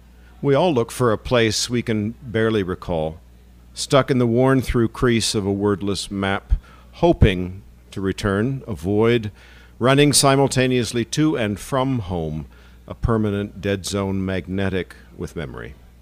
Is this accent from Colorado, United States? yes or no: no; Syracuse, New York, United States; I don't know any of you. I'm from Syracuse, New York. I have some days in Pittsburgh, and I looked on the internet for a poetry event, and this was it.